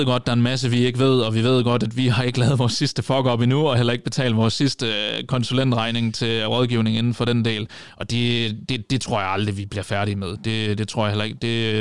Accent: Central Denmark Region, Denmark; Vi kommer ud fra Vestjylland

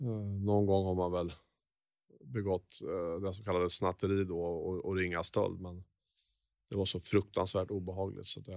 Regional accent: Örebro, Örebro County, Sweden; Jo, men jag växte upp i en, i Örebro, en medelstor svensk stad. Jag har en typisk medelklassuppväxt.

